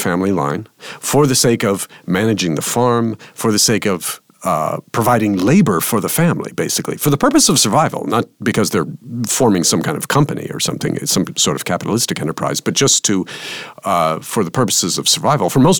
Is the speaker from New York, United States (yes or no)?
yes; New York City, New York, United States; I grew up in and around New York City, so